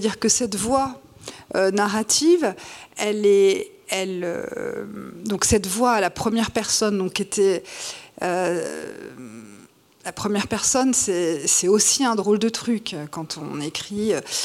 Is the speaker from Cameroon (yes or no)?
no; Le Havre, Normandy, France; moved away as an adult; moi, j'ai quitté Le Havre à 18 ans, et donc j'ai vécu toute mon adolescence là.